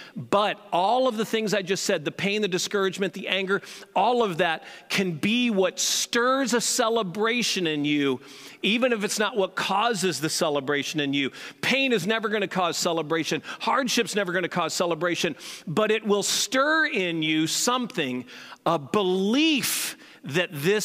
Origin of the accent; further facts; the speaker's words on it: St. Louis, Missouri, United States; We grew up together in St. Louis